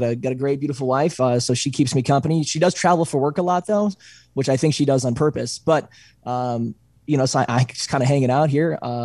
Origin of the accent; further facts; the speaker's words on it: San Antonio, Texas, United States; I went to high school in San Antonio, so I'm a little familiar with Texas.